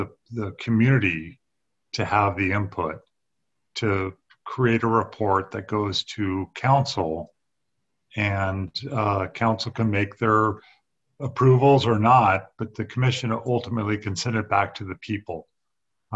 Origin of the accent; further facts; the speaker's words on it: Portland, United States; I was born and raised in Portland.